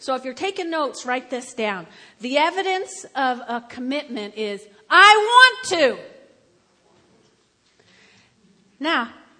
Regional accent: Teaneck, New Jersey, United States; Back where I grew up in Teaneck, New Jersey, and this was a great block.

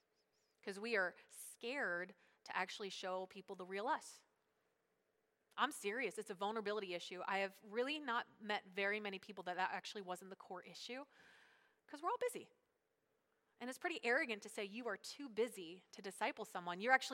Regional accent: Pennsylvania, United States; We are from York County. I'm a York Countyan. Within our culture, in this Pennsylvania Dutch culture out here

